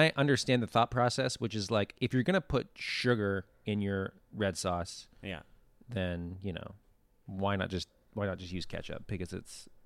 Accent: Pittsburgh, Pennsylvania, United States; accent: Pittsburgh; I still have shades of a Pittsburgh accent.

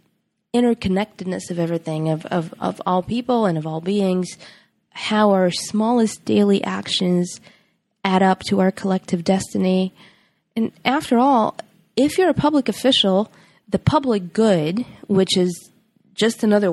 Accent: Sofia, Sofia City, Bulgaria; which is very near my hometown of Sofia, Bulgaria.

